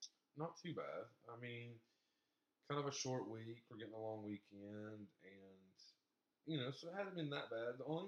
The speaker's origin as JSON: {"language": "English", "country": "United States", "said": "I mean, I'm still proud of being American"}